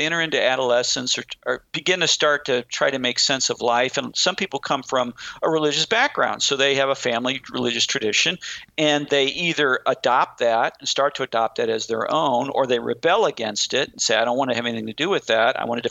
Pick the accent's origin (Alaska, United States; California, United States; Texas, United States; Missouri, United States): Missouri, United States; St. Louis; I grew up in South St. Louis, and one of the things to note about South St. Louis is it's a very Catholic place.